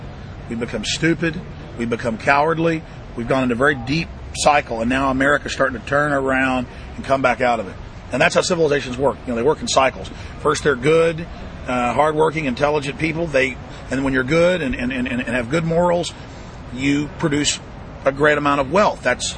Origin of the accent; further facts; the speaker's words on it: Austin, Texas, United States; And I'm here from Austin, Texas.